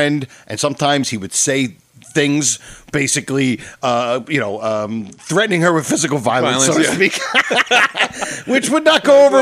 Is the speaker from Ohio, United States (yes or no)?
no; Parsippany, New Jersey, United States; I grew up in the tough streets of Parsippany, New Jersey.